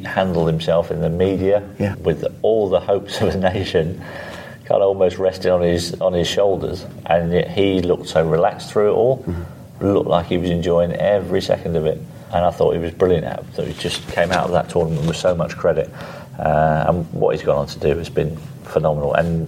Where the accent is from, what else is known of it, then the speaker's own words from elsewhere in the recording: Guernsey; growing up in Guernsey. I grew up on a council estate in Guernsey.